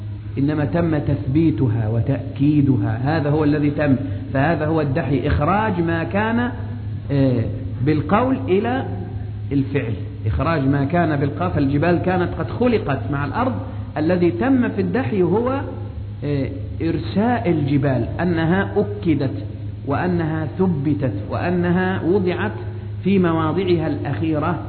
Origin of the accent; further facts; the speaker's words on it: Upper Egypt, Egypt; عشان عندنا في الصعيد بيضة يعني دحية،